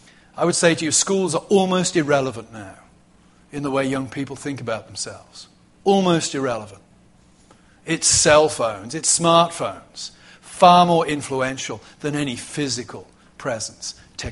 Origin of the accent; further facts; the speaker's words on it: England, United Kingdom; I'm English, as you've been reminded this evening. I'm proud to be so, I have to say. I belong to a nation.